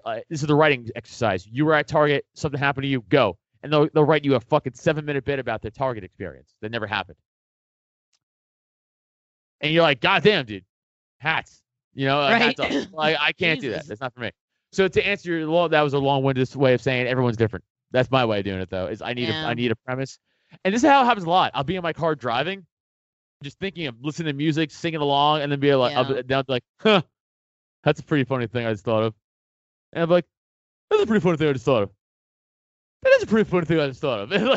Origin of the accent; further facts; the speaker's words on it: New York, United States; now in Pennsylvania, United States; I'm from New York and I'm in Pennsylvania now.